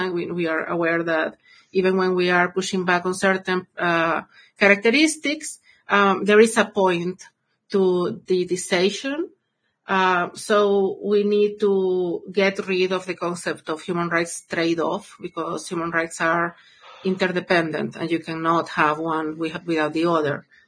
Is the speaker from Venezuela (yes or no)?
yes; Venezuela; I am from Venezuela, and when we had this happen in Venezuela